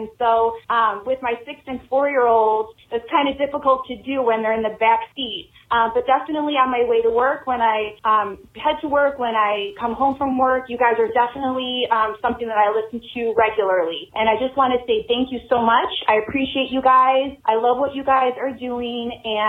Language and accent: English; Mount Prospect, Illinois, United States; I'm from Mount Prospect, Illinois